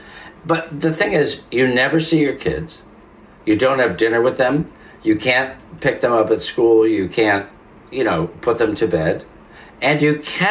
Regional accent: Italy; accent: Italian; even when I hear my own Italian accent, I go, no.

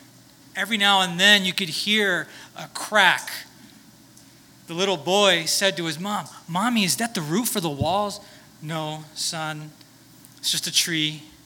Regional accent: Florida, United States; growing up in South Florida, hurricane season starts in May and goes all the way till November.

